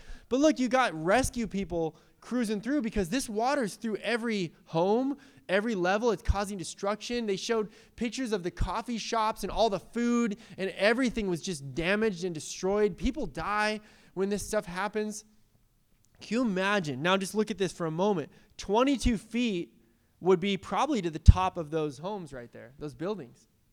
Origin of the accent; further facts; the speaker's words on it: San Diego, California, United States; Like, I'm from San Diego. I love the water.